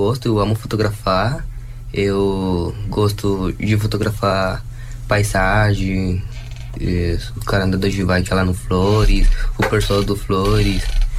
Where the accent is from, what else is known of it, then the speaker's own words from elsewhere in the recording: Venezuela; Portuguese is a second language; now in Brazil; por isso foi que eu vim lá da Venezuela. Eu cheguei aqui no Brasil, né? Cheguei de ônibus até lá, até na fronteira.